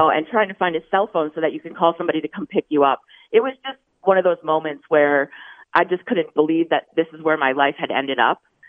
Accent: Maine, United States; I'm from Maine, so I was in Maine with my family

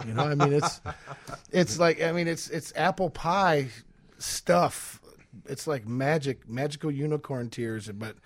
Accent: Soddy Daisy, Tennessee, United States; also born or lived in Chattanooga, Tennessee; Yes, sir. I was born in Chattanooga, Tennessee. Raised in Soddy Daisy, Tennessee, which nobody knows where that's at.

